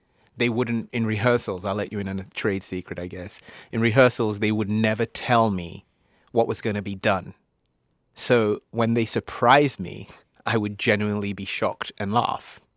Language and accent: English; England, United Kingdom; Yeah, I remember growing up in England. It was really sad.